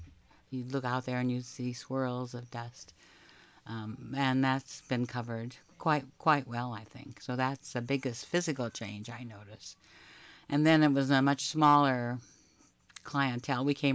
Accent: Davis, California, United States; I'm from Davis, California.

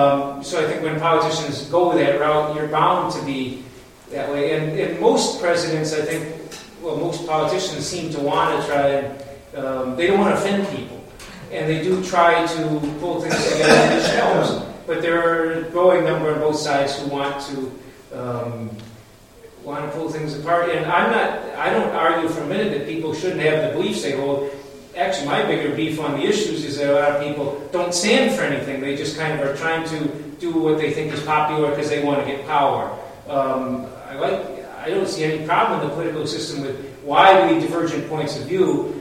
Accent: Roseville, Minnesota, United States; from Roseville, Minnesota.

